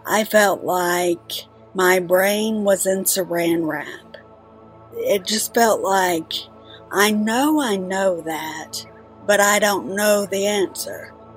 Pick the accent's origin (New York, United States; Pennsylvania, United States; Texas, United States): Texas, United States; But I had a great childhood. I grew up in Texas.